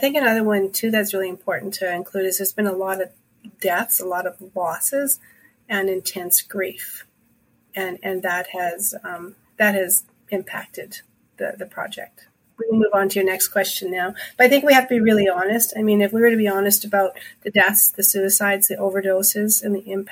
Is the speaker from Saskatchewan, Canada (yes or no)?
yes; Thunderchild, Saskatchewan, Canada; in my community, there's a funeral pretty much, it seems, every week where I'm from Thunderchild.